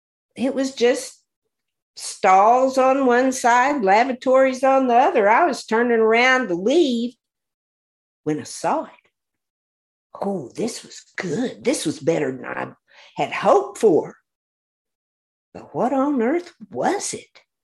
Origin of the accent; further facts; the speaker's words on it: Oklahoma, United States; Yeah, I grew up on Route 66 at the Admiral Twin Drive-In.